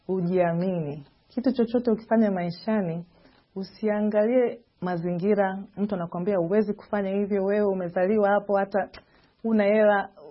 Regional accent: Tanzania; nimetoka Tanzania

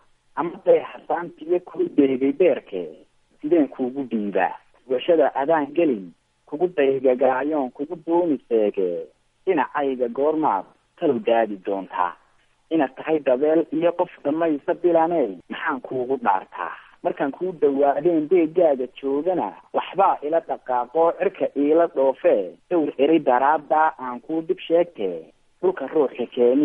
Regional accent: Hargeisa, Woqooyi Galbeed, Somalia; born there; afar iyo sagaashan kii baan ku dhashay magaalada hargeysa

